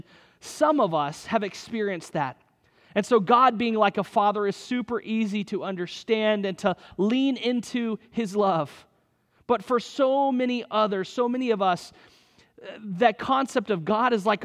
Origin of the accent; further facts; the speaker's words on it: Atlanta, Georgia, United States; I'm from Atlanta, and I recognize that you may be immediately thinking about the Atlanta Hawks when I say the word omni.